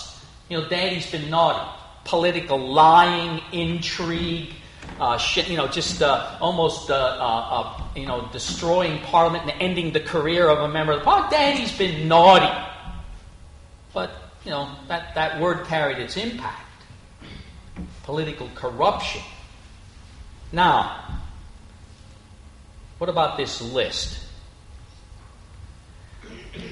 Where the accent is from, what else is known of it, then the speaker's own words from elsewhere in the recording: Emmaus, Pennsylvania, United States; I just remember growing up in Emmaus, growing up in St. Anne's Catholic Church and going to midnight mass.